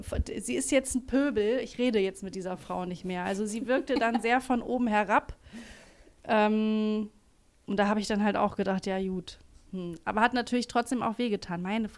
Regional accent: Bremen, Germany; Aber ich bin in einem Stadtteil in Bremen aufgewachsen. Da ist, das ist so eine Villengegend

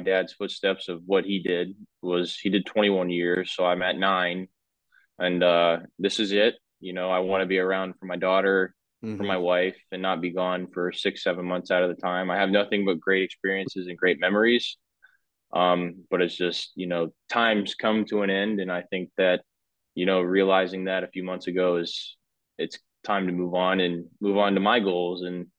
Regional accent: the South, United States; growing up in the South was a lot of hospitality, whether it was at a ballpark or it was just in general.

